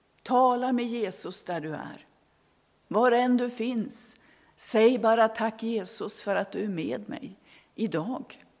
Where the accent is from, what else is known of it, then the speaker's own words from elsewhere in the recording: Västerbotten County, Sweden; ungdomskören hemma i Västerbotten sjöng den här sången